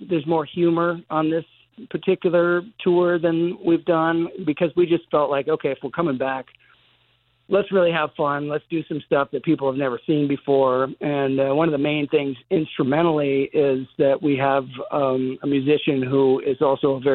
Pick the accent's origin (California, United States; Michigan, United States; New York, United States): California, United States; Los Angeles; the home studio in the basement of the house I grew up in Laurel Canyon.